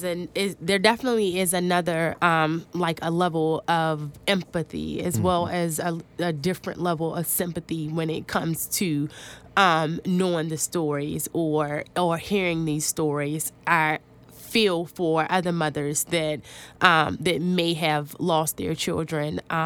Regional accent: Washington, District of Columbia, United States; I grew up in Washington, D.C., and for that reason, like, hearing about gun violence isn't anything new.

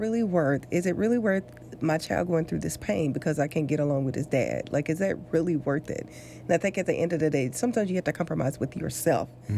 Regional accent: the South, United States; And I'm from the South, and so it was raised as little girls should be seen, not heard.

